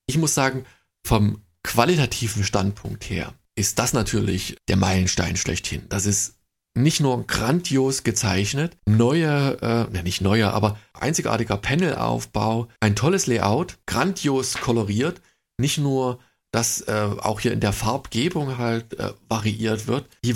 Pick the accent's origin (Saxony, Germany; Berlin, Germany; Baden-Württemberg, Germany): Saxony, Germany; das muss ich als Sachse sagen